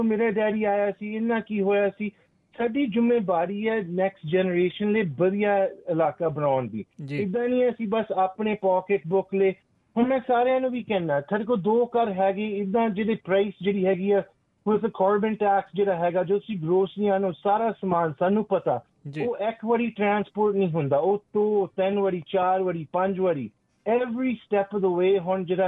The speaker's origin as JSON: {"language": "Punjabi", "town": "Surrey", "region": "British Columbia", "country": "Canada", "tie": "born or raised there", "said": "ਹਾਂਜੀ, ਮੈਂ ਸਰੀ ਮੈਮੋਰੀਅਲ ਜੰਮਿਆ ਆ, ਨਾਲੇ ਫਿਰ ਮੈਂ ਸਰੀ ਦੇ ਵਿੱਚ ਮੋਸਟ ਆਫ ਮਾਈ ਲਾਈਫ ਮੈਂ ਸਰੀ ਦੇ ਵਿੱਚ ਹੀ ਰਿਹਾ ਆ"}